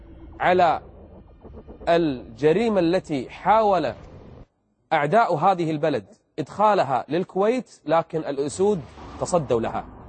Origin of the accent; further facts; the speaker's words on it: Kuwait; رغم أنف القانون عندنا بالكويت